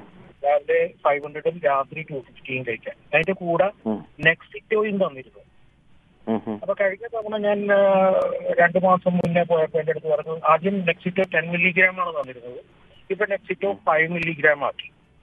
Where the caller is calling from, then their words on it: Dubai, United Arab Emirates; ഞാൻ ദുബായിൽ നിന്നാണ് വിളിക്കുന്നത്.